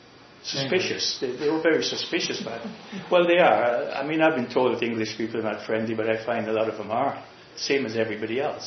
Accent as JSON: {"language": "English", "country": "St. Vincent & Grenadines", "tie": "born there", "also_born_or_lived": "Curaçao / England", "said": "Like, I was born in St. Vincent, which is, you go anyway from pure white to jet black, and everything in between. But then I lived in Curacao for about 9 years"}